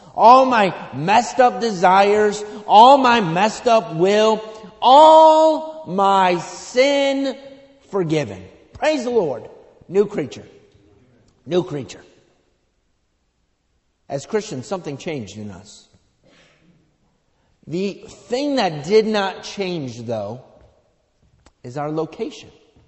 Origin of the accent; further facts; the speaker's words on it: Rochester, New York, United States; Well, I grew up on the east side of town, but I got married, moved on the west side of town, and pretty much lived in the greater Rochester area all my life.